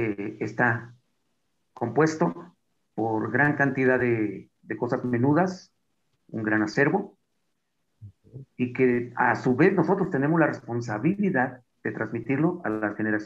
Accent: Nativitas, Tlaxcala, Mexico; De Nativitas. Ah, eres isclero. Sí, se nos quedó. Son rasgos culturales de aquí.

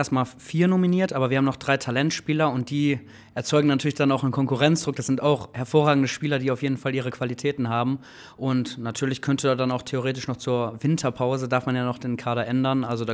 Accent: Essen, North Rhine-Westphalia, Germany; Ich komme ursprünglich aus Essen, das ist meine Heimatstadt. Aber ja, ich bin einfach ein Kind aus dem Ruhrpott

